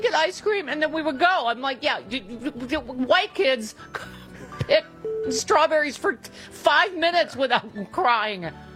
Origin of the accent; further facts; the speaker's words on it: Lockport, New York, United States; So I grew up in Lackport, New York, up the transit from Cheektowaga, Tonawanda, and Lackawanna.